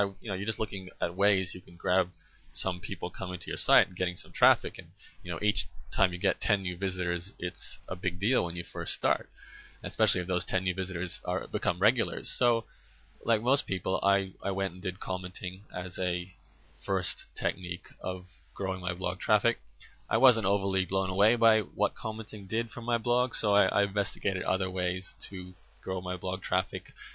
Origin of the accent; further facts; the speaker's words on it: Brisbane, Queensland, Australia; I'm from Brisbane.